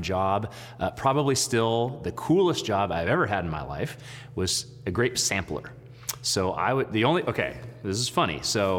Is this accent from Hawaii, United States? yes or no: no; Sonoma, California, United States; Growing up in Sonoma, you kind of take it for granted, right? You've got grapevines everywhere.